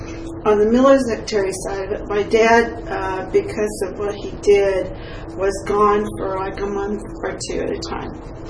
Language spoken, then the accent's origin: English; Detroit, Michigan, United States; born there; I was born in Detroit, Michigan, September 30th, 1948.